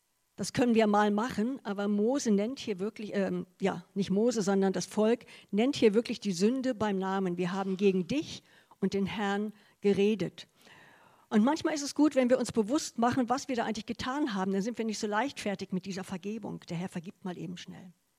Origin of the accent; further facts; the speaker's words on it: Goslar, Lower Saxony, Germany; Ich komme ja aus Goslar, aus dem Harz, und da sind viele Stauseen.